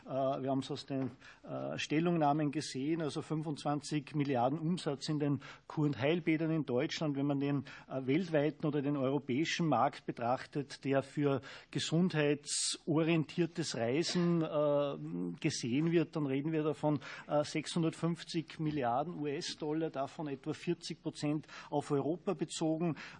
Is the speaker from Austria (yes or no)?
yes; Austria; ein bayerisches oder in meinem Fall österreichisches Grüß Gott